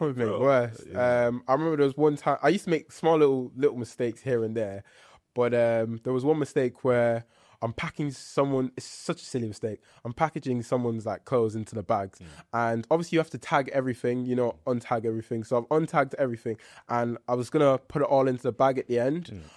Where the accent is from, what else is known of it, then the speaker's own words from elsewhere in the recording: Ireland; born there; So as a kid, I was born in Ireland. So I used to play hurling and Gaelic football. Those were like my national sports.